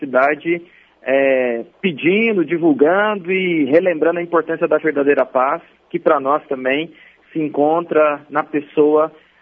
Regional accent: Brazil; uma das perspectivas que a gente tem enquanto brasileiros é perceber que o nosso país, ele sempre sofre muito com violência

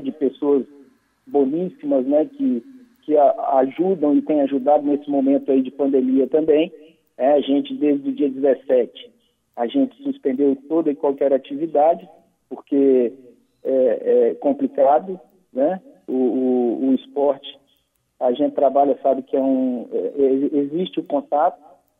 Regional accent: Belo Horizonte, Minas Gerais, Brazil; now in Salvador, Brazil; teve Belo Horizonte, que é a minha cidade natal, ela também teve uma flexibilização grande, né?

